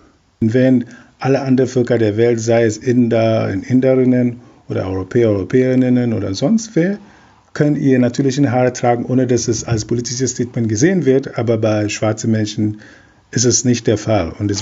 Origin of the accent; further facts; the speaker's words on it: Ghana; zum Beispiel in Ghana, wo ich aufgewachsen bin